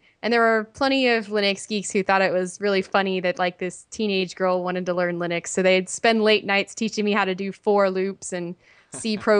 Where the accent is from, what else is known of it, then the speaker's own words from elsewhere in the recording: Indiana, United States; Sure. Well, I'm from a small town in Indiana, and my parents aren't very technical at all.